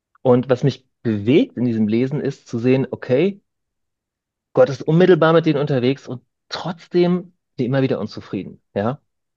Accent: Hamburg, Germany; now in Ebersbach, Germany; Ich bin Hamburger Jung und das war der Ort, wo ich mein Leben verbringen wollte. Aber Gott hat andere Pläne. Heute wohne ich in Ebersbach, einem kleinen Dorf.

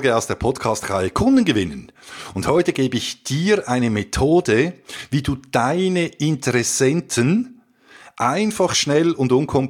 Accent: Switzerland; weil wir sind ja eben Schweizer

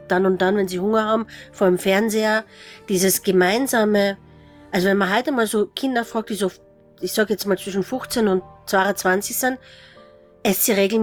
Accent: Styria, Austria; Ich selber als Steirerin bin ein ganz großer Fan von Muscatella zum Schnitzel

